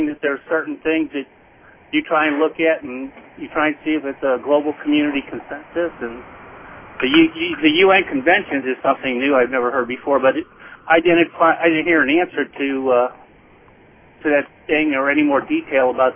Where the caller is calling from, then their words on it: Lithia, Florida, United States; I'm calling from Lithia, Florida.